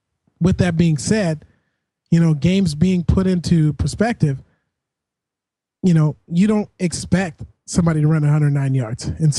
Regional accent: Washington, United States; growing up in Washington State and being a Husky fan growing up

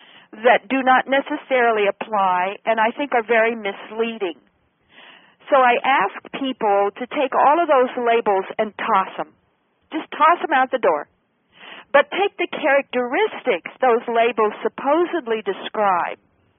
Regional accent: Idaho, United States; Of course, I'm from Idaho and Bruno country, and Bruno Jasper is, you know, my kind of stone from my kind of people and my kind of country.

